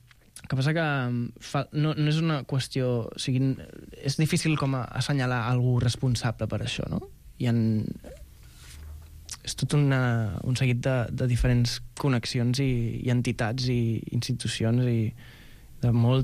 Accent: Igualada, Catalonia, Spain; El presentem allà, que jo sóc d'Igualada i ara estic vivint

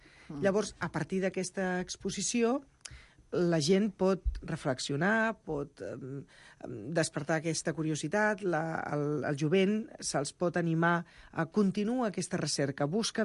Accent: Sant Boi de Llobregat, Catalonia, Spain; jo soc de Sant Boi

